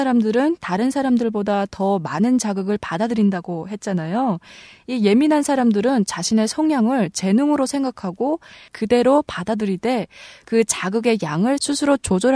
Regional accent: Musan, North Hamgyong, North Korea; now in South Korea; 저는 똑소리 나는 무산 여자

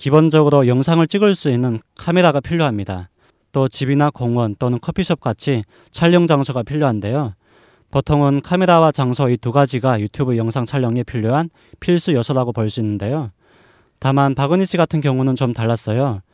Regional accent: North Korea; now in South Korea; 사실 저도 북한에서 왔지만

